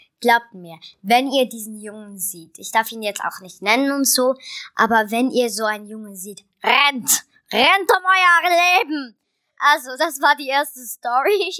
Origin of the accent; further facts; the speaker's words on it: Switzerland; Übrigens, wir kommen aus der Schweiz, deswegen hat … einen Akzent, einen Schweizer Akzent.